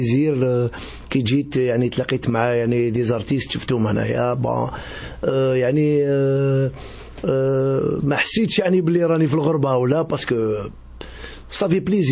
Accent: Algiers, Algiers Province, Algeria; Je suis de la ville de Bande d'Alger, je suis de Bablouad.

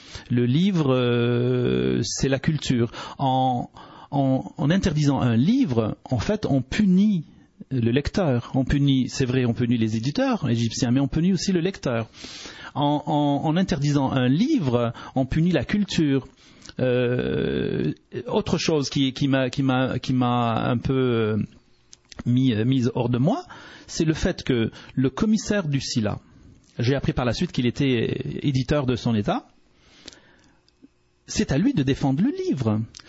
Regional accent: Algeria; Nous sommes des Algériens et des vrais Algériens.

